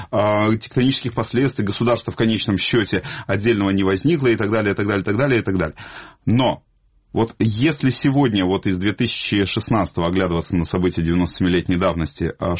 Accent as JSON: {"language": "Russian", "region": "Crimea", "country": "Ukraine", "tie": "born or raised there", "said": "я сам рос в Крыму"}